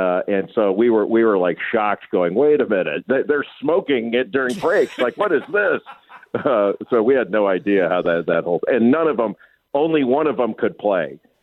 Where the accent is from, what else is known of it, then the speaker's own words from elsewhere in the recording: Rolling Hills, California, United States; I grew up in Rolling Hills, so I went to Rolling Hills High School, which is called Peninsula.